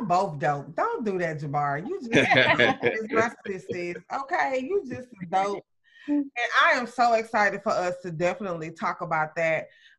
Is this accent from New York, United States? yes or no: no; Alexandria, Louisiana, United States; And so I'm from Alexandria, Louisiana. So okay. I went back home